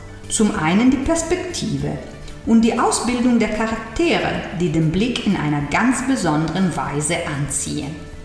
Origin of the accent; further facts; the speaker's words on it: Milan, Lombardy, Italy; Und heute geht es um meine Heimatstadt, Mailand.